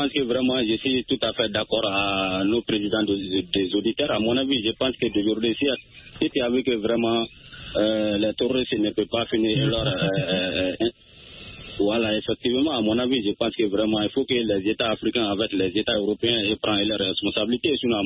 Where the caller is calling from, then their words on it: Mali; je vous appelle depuis dans mon village natal à Sovinkeni du Mali.